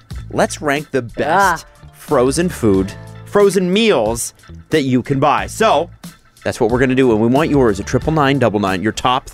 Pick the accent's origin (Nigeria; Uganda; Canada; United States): Canada; Scarborough, Ontario; I grew up in Scarborough.